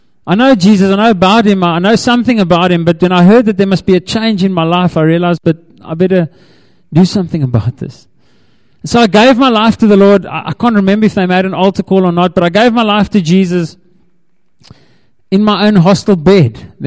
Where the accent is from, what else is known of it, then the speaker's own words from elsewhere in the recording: Graaff-Reinet, Eastern Cape, South Africa; I grew up in the Eastern Cape in the town of Graaf-Reinet, or for the Afrikaners, Graaf-Reinet. I grew up on a farm